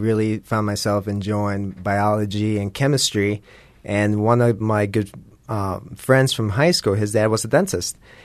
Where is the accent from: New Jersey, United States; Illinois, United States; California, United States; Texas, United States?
New Jersey, United States; Yes. I'm from the Northeast. I'm from New Jersey.